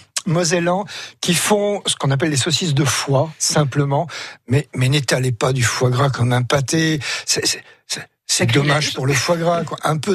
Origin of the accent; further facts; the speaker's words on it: Grand Est, France; born there; je suis né quand même en Meuse du Nord, où chez nous, on mange pas le pain de seigle avec le foie gras